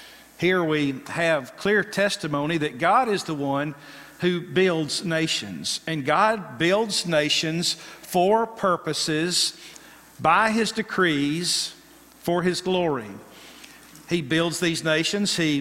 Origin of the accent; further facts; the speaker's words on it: United States; But we, as our own country, speaking as an American, we have been cut from ultimately the sustenance of the root system of the Christian worldview.